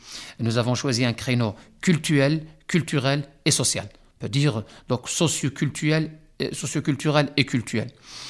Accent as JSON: {"language": "French", "country": "Morocco", "moved": "as an adult", "said": "je suis connu ici à Lille depuis maintenant une trentaine d'années. Que je suis à l'île Sud exactement, je n'ai pas bougé de l'île Sud depuis que je suis venu du Maroc, mon pays d'origine, pour faire des études en économie, en gestion des entreprises."}